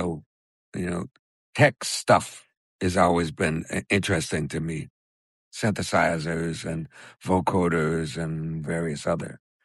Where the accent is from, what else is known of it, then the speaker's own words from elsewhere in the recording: Chicago, Illinois, United States; That's my hometown, Chicago, you know? So it's where I started playing piano. It's where I first learned how to improvise. So it's my foundation.